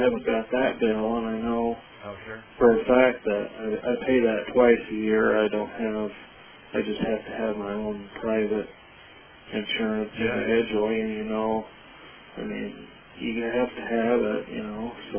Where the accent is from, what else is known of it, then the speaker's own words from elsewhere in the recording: Gilmore City, Iowa, United States; I'm from Gilmore City. I live about 10 miles from Pokey